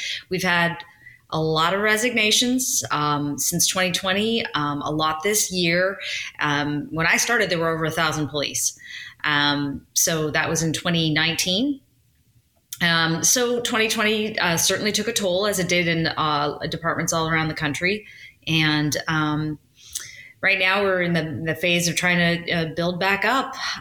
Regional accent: Vancouver, British Columbia, Canada; I started in Canada. I'm Canadian. I started in Vancouver, BC, first of all. Went to journalism school out there

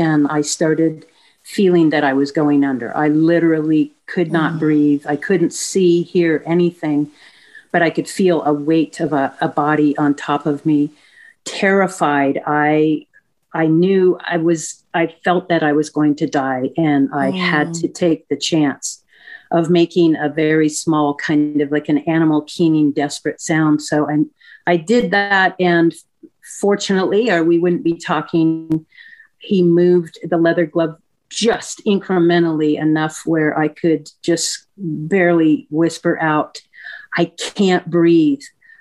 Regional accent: San Diego, California, United States; Yes, actually, I was originally from San Diego and had moved up to Santa Barbara in January of that year.

